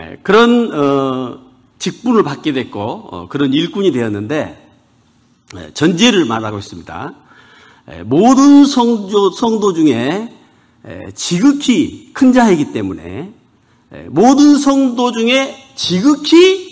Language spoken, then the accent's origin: Korean; Muan, South Jeolla, South Korea; born there; 전라남도 무안군 무암읍에서 태어났는데요. 이남 사녀 중에 막내로 태어났습니다.